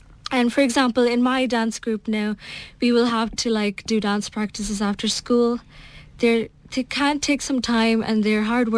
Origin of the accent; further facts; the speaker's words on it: India; I'm Indian